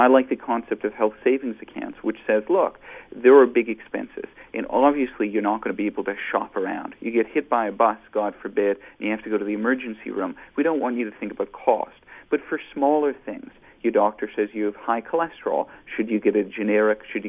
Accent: Canada; I was born and raised in Canada. I trained in Canada. I'm actually still licensed in Canada.

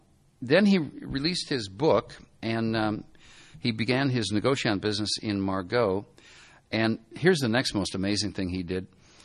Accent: Minneapolis, Minnesota, United States; I'm originally from Minneapolis, and I landed a job at the best store, the best wine shop in Minneapolis called Haskell's.

